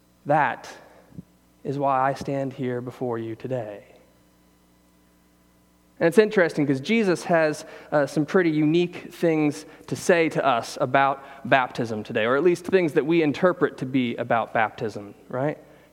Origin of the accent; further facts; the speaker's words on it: Ohio, United States; And if you've really been doing your homework, you might even know that I was born and raised in Ohio.